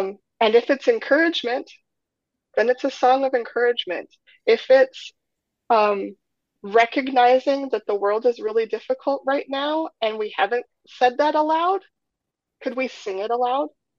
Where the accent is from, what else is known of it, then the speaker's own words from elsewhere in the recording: Minnesota, United States; I'm originally from Minnesota and the pool was always cold.